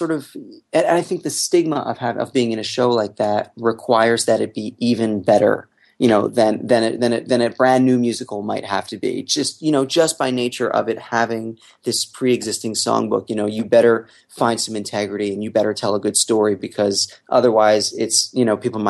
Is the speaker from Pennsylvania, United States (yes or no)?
yes; Philadelphia, Pennsylvania, United States; No, but I am in fact from Philadelphia.